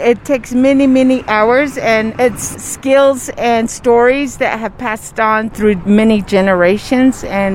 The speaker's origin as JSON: {"language": "English", "town": "Kayenta", "region": "Arizona", "country": "United States", "said": "I'm from Kayenta, Arizona, from the Navajo Nation."}